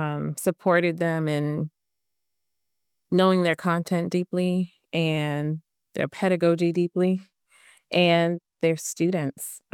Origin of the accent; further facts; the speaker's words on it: Boston, Massachusetts, United States; You have me thinking about my own just history of education growing up in Boston